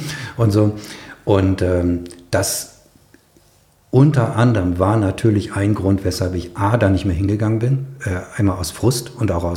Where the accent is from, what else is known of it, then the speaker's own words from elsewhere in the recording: Essen, North Rhine-Westphalia, Germany; ich komme eigentlich aus Essen, aus dem Ruhrgebiet.